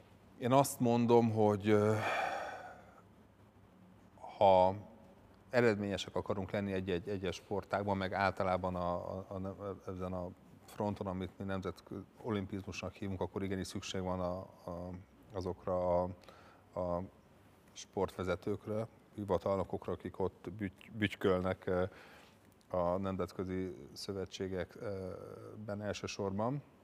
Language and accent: Hungarian; Hungary; én ugye magyar ember vagyok